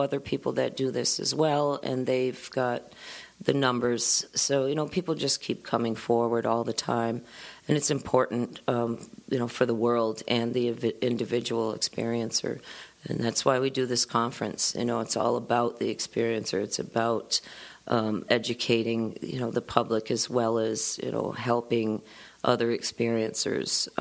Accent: Athens, Ohio, United States; We grew up in Athens, Ohio. Had a TV, but I think we watched Tom and Jerry on Saturdays

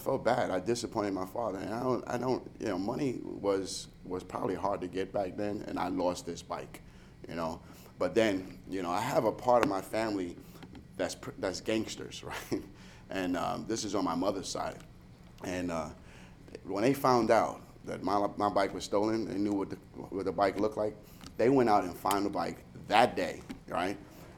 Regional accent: Brooklyn, New York, United States; I grew up in Brooklyn, New York, you know, in Williamsburg, pretty Hasidic area, you know.

